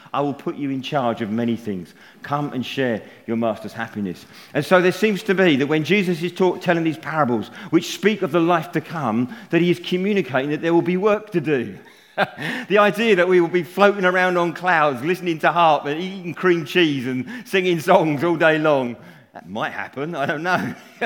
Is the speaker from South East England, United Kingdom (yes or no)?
yes; Folkestone, South East England, United Kingdom; Because we come from Folkestone originally, Wendy and I. I know you all think I'm from London because of my accent. But actually, we grew up in Folkestone.